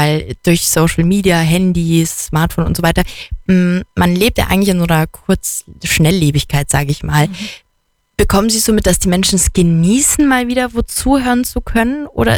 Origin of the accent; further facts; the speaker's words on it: Carinthia, Austria; also ich bin gebürtige Kärntnerin